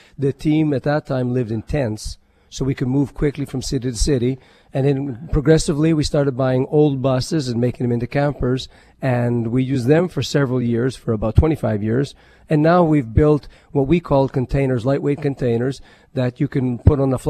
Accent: Canada; I speak French because I'm from Canada.

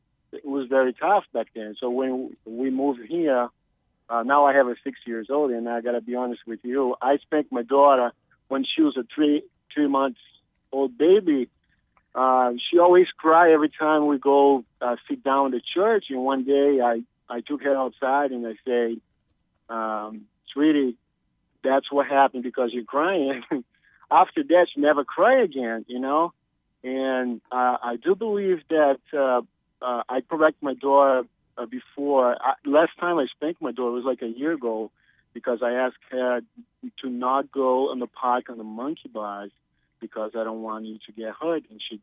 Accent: Brazil; now in United States; I'm originally from Brazil.

